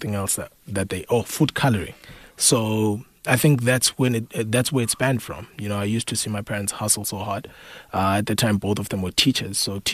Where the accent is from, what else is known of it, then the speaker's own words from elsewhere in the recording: Bulawayo, Zimbabwe; I was born and raised in Zimbabwe, Bulawayo. I've always come from an entrepreneurial family, entrepreneurial by circumstance, not by choice.